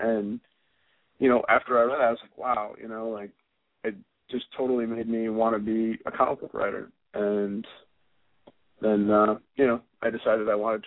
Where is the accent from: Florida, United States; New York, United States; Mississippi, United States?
New York, United States; Syracuse; because I was from Syracuse, and he was from Syracuse, and I thought that was pretty cool as a kid.